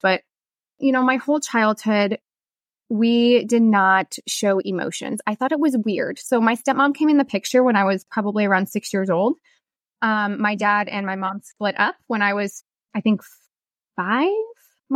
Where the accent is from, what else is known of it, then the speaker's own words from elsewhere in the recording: Missouri, United States; So I grew up in Missouri. I live in the Midwest.